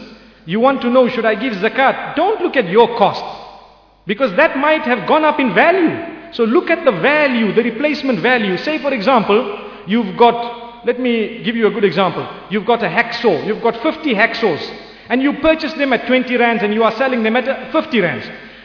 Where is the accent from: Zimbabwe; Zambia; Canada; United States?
Zimbabwe; I know in my case, I come from Zimbabwe, where we deal in many currencies